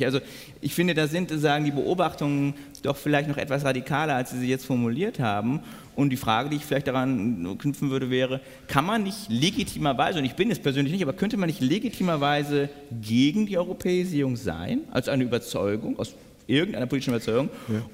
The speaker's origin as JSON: {"language": "German", "country": "Germany", "said": "Ich würde als Bundesrepublikaner, als Piefke würde ich wahrscheinlich einfach sagen"}